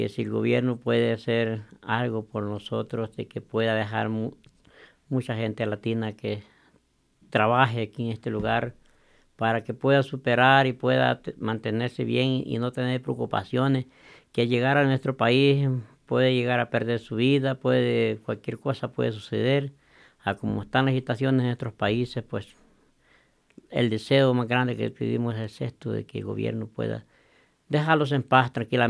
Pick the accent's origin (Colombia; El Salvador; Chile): El Salvador; de veras somos latinos y soy salvadoreño, pues